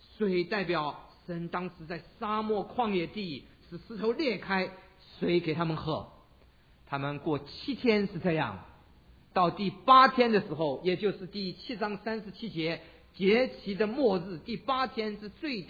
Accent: China; 的节过的节不像我们中国人的节

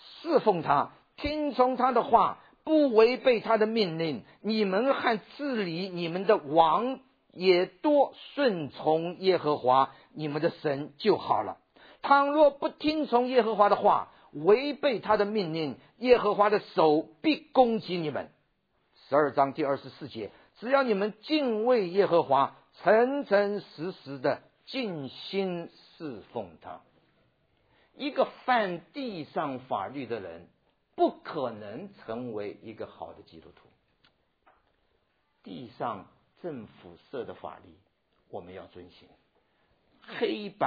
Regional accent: China; 也应当是我们一个外邦人，你跟我中国人重生得救之后

